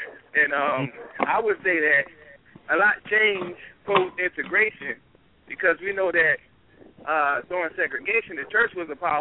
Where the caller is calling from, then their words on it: Philadelphia, Pennsylvania, United States; I'm calling from Philadelphia.